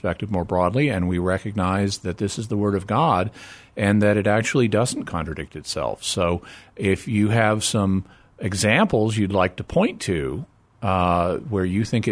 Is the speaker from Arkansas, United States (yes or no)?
yes; Arkansas, United States; there's a town in Arkansas that is like right outside my hometown, Goshen, Arkansas. And so I grew up near a Goshen.